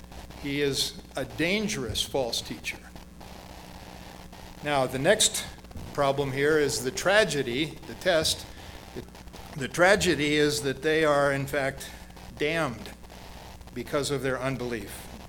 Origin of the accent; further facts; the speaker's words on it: Brazil; I grew up in Brazil